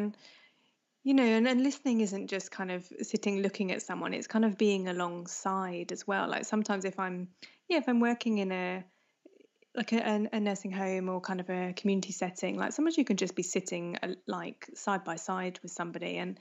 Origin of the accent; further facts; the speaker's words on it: London, United Kingdom; born there; And I was born in London. I've lived in different places, but I was born in London and, you know, lived in South London for a good number of years.